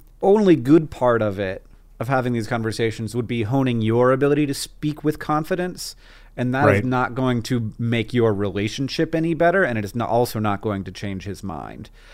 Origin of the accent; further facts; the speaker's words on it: Florida, United States; On the, where I grew up in Florida, crows go, beep, beep, beep.